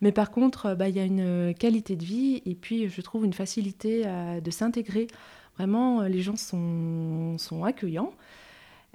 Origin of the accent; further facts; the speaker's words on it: Annecy, Auvergne-Rhône-Alpes, France; born there; now in Loire, France; Moi, je suis née en Annecy, en Haute-Savoie.